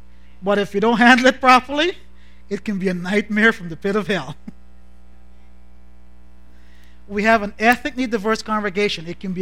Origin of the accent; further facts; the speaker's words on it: Guyana; now in Canada; and I'm from Guyana, the best country in the world. All right. Yet still, both of us live in Canada, the almost best country in the world.